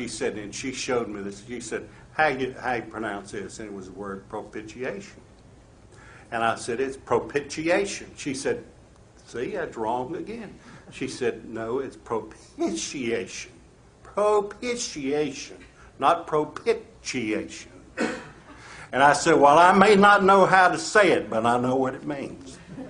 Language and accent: English; the South, United States; accent: Southern; I'm sure I mispronounce a lot of words. I'm a Southerner. Hey. We attack it the way we can. I speak Southern.